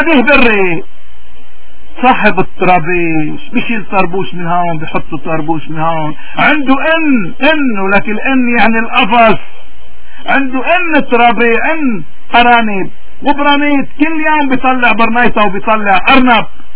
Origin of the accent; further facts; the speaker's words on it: Lebanon; اليوم نحن كلبنانيين وكموارنة تحديدا